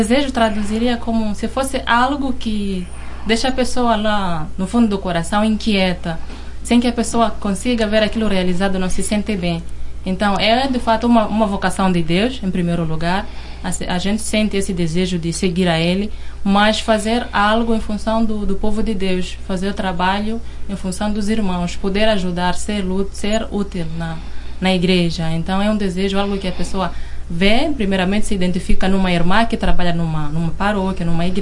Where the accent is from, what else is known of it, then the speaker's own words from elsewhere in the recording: Mozambique; now in Brazil; nós que viemos da África, Moçambique, estamos aqui aprendendo mais, conhecendo mais